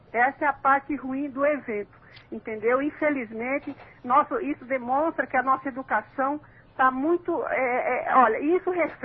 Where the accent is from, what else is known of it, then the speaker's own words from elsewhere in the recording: Brazil; Eu só estou orgulhosa como brasileira.